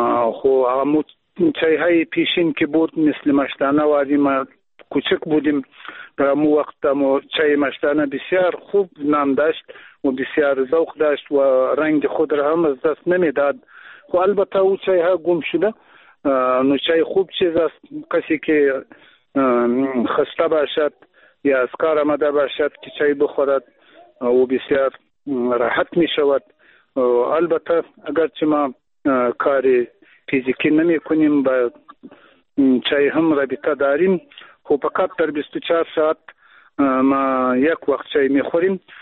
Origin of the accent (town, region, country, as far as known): Afghanistan; first language Pashto; Persian is a second language